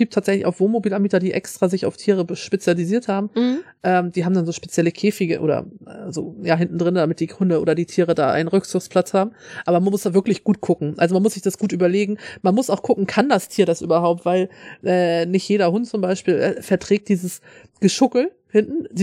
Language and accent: German; Schleswig-Holstein, Germany; Also wie gesagt, ich komme ja aus Schleswig-Holstein. Hier oben, wir haben immer viel Tourismus hier.